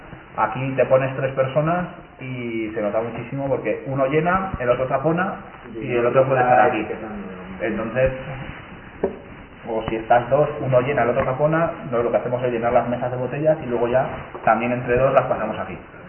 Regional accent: Málaga, Andalusia, Spain; es que somos de Málaga

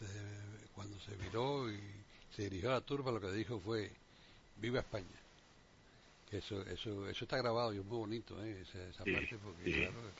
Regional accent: Cuba; cuando yo crecí en Cuba, había muchos españoles exiliados

